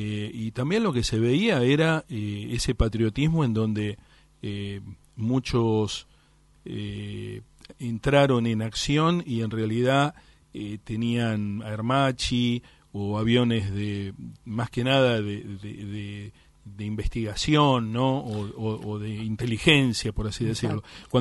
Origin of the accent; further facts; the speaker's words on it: Argentina; lo sentimos muy profundamente como argentinos, como nacionalistas